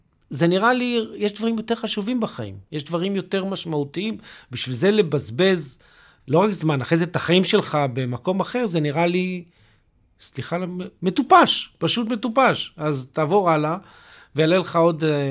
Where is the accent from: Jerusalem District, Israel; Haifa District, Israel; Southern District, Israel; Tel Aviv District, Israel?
Jerusalem District, Israel; Jerusalem; אני מירושלים